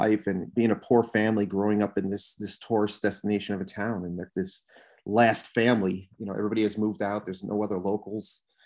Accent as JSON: {"language": "English", "town": "Roslyn", "region": "New York", "country": "United States", "tie": "born or raised there", "also_born_or_lived": "Patchogue / Medford", "lives_now": "Greenport, United States", "said": "I grew up in Roslyn, New York, and my family had a tendency to move quite often. We always rented. So there was a slow migration up the island. We went from Roslyn to Patchogue, Medford, to finally Greenport"}